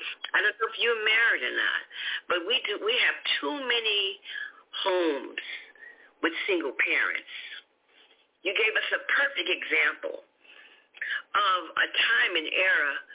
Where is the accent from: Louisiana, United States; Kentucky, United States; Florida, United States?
Louisiana, United States; Louisiana, that's my home state.